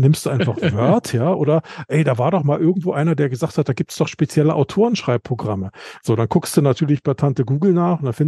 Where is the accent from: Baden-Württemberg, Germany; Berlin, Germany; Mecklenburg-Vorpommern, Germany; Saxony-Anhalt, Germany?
Berlin, Germany; also born or lived in Lower Saxony; eigentlich komme ich aus Berlin. Und da sagt man, da sagt man überhaupt nicht moin, aber ich habe viele Jahre in Niedersachsen gewohnt, in der Nähe von Celle.